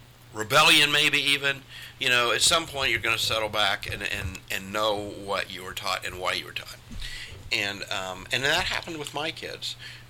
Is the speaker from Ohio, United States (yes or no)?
yes; Hilliard, Ohio, United States; when I was a kid, I grew up in Hilliard, and when I was a kid, Hilliard wasn't very big at all